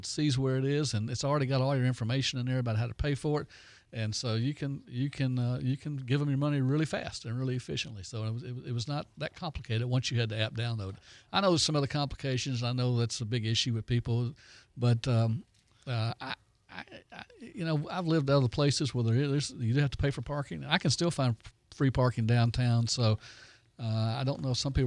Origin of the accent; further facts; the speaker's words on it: Louisiana, United States; Of course, I'm from Louisiana, so we've got to get them crawfish.